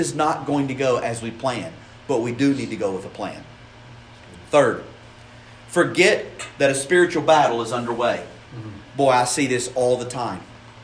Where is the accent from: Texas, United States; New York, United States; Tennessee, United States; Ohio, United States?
Tennessee, United States; now in Louisville, United States; I grew up in Tennessee, and you say, boy, you are sharp.